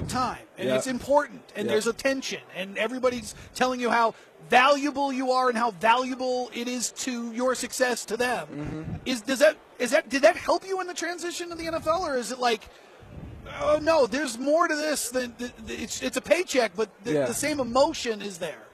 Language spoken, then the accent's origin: English; Southeast, United States; I'm from the Southeast, so I know how important college football is.